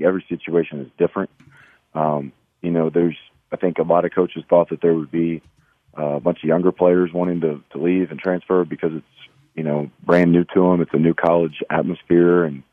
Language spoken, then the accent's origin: English; Baton Rouge, Louisiana, United States; I mean, I grew up in Baton Rouge. I grew up an SEC guy.